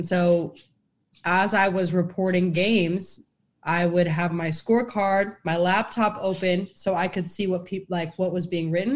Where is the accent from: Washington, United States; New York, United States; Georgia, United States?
Washington, United States; Seattle; Like I just liked the Mariners because I'm from the Seattle area and I would go to a game or two a season.